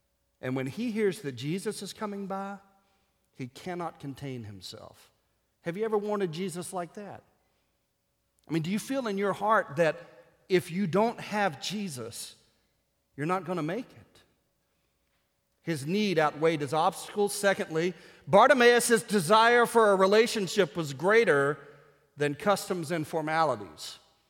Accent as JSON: {"language": "English", "country": "United States", "said": "We're American Christians. We're very casual about it."}